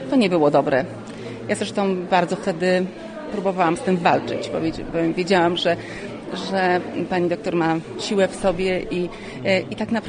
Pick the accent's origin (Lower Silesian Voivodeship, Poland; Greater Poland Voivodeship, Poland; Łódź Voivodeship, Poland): Łódź Voivodeship, Poland; pochodzę z ziemi wieluńskiej. Przepraszam, bo aż to jest dla mnie wzruszające. Moi rodzice mieszkają w Mowsku, cała rodzina tutaj mieszka.